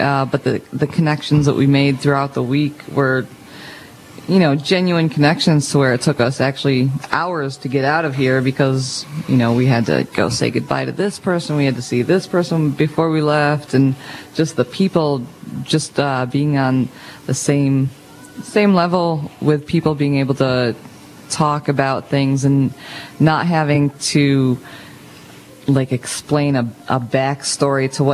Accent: Palmyra, New York, United States; Just outside of Rochester, New York, in Palmyra, New York, actually.

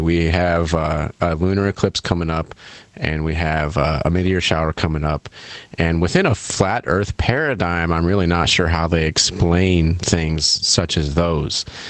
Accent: Indiana, United States; And of all people, I come from Indiana, and I, Governor Pence was the governor of Indiana.

